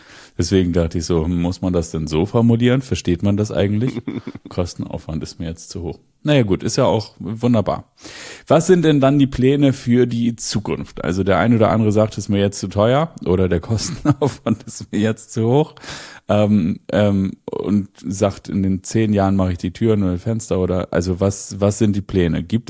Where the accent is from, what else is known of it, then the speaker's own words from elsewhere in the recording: Northern Germany, Germany; Ist das so rinnende Kartoffel, rote Kartoffel, wie das bei uns in Norddeutschland heißt?